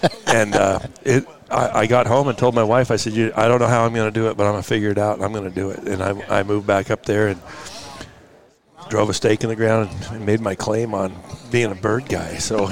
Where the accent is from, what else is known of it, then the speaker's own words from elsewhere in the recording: Oregon, United States; No, sir. Born and raised in Oregon.